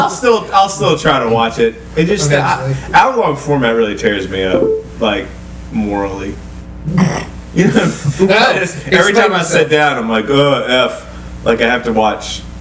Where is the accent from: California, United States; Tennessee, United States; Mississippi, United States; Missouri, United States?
Tennessee, United States; I'm from Middle Tennessee. You think I understand Guy Fawkes?